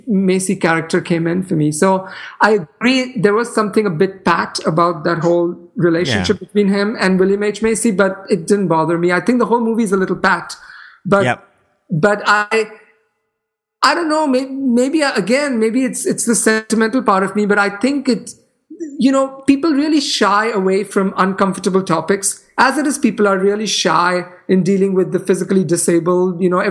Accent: India; There is this writer that I grew up with in India.

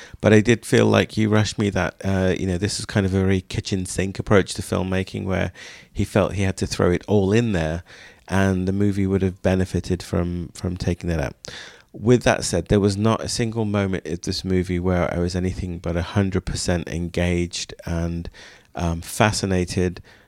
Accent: England, United Kingdom; we grew up in England and we lived through the 70s and 80s in England.

